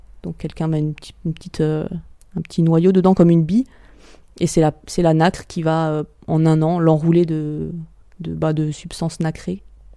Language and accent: French; France; C'est pas comme chez nous en France où tu... Ah tiens, ce week-end on ira skier là-bas.